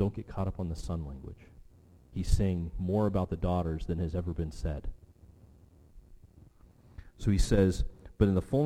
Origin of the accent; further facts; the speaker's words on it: Oregon, United States; also born or lived in Illinois / Hawaii; I could tell them about my background in growing up in Oregon or being born in Illinois or living in Hawaii and learning to surf in Hawaii and got horrible grades.